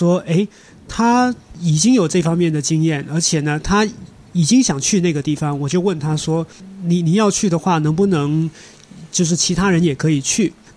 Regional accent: Hong Kong; 我是在香港出生长大的，我的老家也是在城市，那我从来没有去过中国的农村

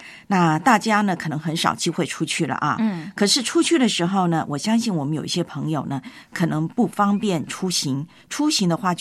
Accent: Taiwan; now in Hong Kong; 但是如果我回到了我的老家台湾，又或者是到内地

